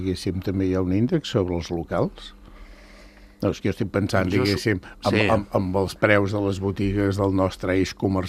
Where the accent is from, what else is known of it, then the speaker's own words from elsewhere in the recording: Sant Cugat del Vallès, Catalonia, Spain; jo sóc de Sant Cugat i, per tant, diguéssim, visc on no s'ha viscut sempre.